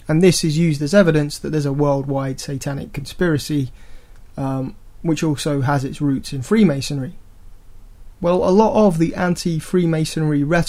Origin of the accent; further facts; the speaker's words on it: United Kingdom; I know I'm British, sometimes I forget that.